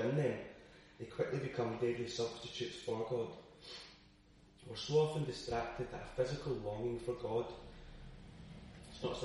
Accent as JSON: {"language": "English", "town": "Glasgow", "region": "Scotland", "country": "United Kingdom", "tie": "born or raised there", "said": "coming from Glasgow myself, I wouldn't have acquired a sat-nav. I was born and brought up in Glasgow, so would have had no problem navigating around that city."}